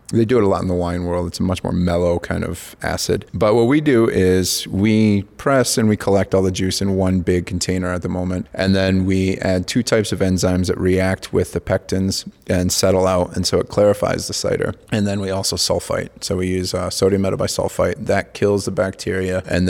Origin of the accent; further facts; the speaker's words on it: Michigan, United States; We get probably like 60% of our other ones come from Michigan. This is my home state